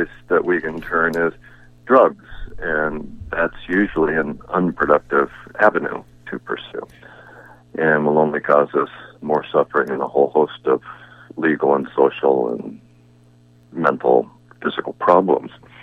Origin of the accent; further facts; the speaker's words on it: Los Angeles, California, United States; I was born in Los Angeles, and all I remember as a child was suburb after suburb being built around me